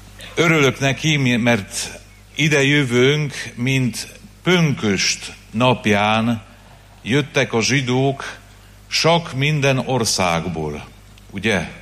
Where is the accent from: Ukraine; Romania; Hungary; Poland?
Poland; Hungarian is a second language; Én pedig Lengyelországból jöttem.